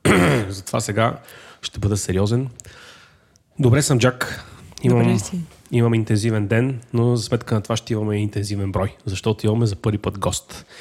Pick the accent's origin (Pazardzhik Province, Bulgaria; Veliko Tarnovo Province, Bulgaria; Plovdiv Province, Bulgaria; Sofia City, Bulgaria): Sofia City, Bulgaria; Sofia; ние сме от София. Бидейки от София, нашето уе е повредено изначално. И така. В този смисъл, дори когато говоря на английски, моето уе се изпъква.